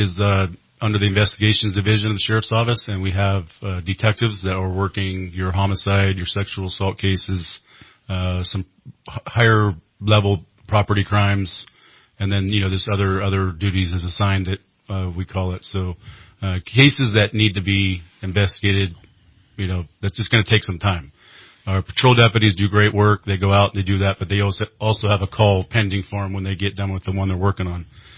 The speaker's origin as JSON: {"language": "English", "town": "Redding", "region": "California", "country": "United States", "tie": "born or raised there", "said": "So, yes, I was born in Orange County, and then my parents moved up north when I was about one, and we've been here ever since."}